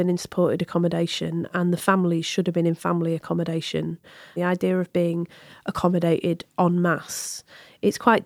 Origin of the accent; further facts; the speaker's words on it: Bury, North West England, United Kingdom; Like where I grew up in Bury, it's a mill town.